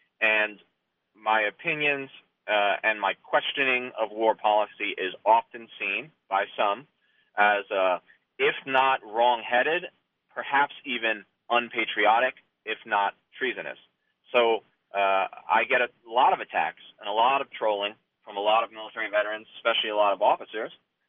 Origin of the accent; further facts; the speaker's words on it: Staten Island, New York, United States; I didn't have any soldiers from New York City besides myself. I grew up in Staten Island.